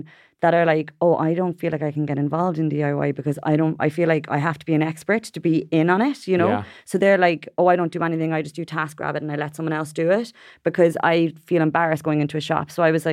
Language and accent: English; Ireland; because I'm Irish